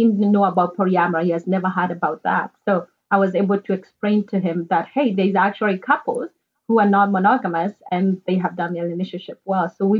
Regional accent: Kenya; back in Kenya, I'm from Kenya originally.

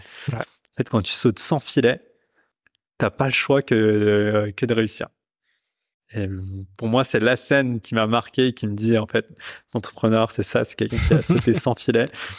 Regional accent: Pakistan; je viens du Pakistan

